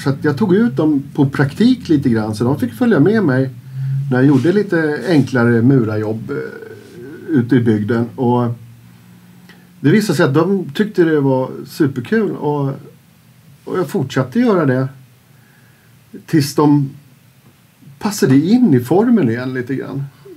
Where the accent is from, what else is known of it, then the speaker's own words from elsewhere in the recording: Järna, Stockholm County, Sweden; jag växte upp i Järna och jag började snart skolan på Enegärdet.